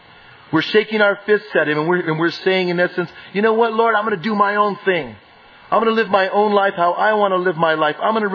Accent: Bernalillo, New Mexico, United States; I was raised in Bernalillo, a little small town north of Albuquerque, and I was raised in a Catholic family.

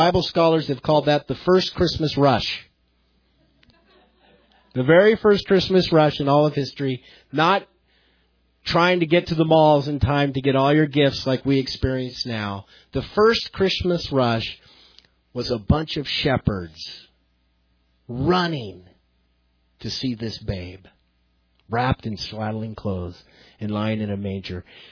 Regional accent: Albuquerque, New Mexico, United States; now in El Paso, United States; I know when I grew up in Albuquerque, there was a church that always had a living nativity scene.

